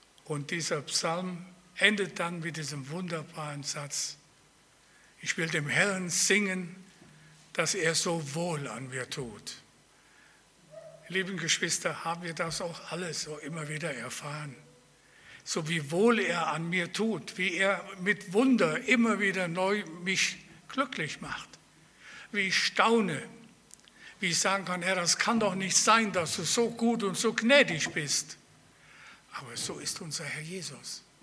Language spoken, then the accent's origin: German; Germany; now in Aalen, Germany; und komme aus Aalchen, gebürtig aus Weidenau.